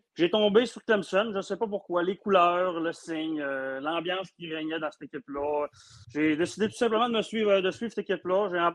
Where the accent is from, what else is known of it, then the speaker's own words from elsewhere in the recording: Quebec, Canada; Moi je suis du Québec, je suis à deux heures de Québec, dans le fond de la ville de Québec, au nord, qu'on appelle la région du Saguenay-Lac-Saint-Jean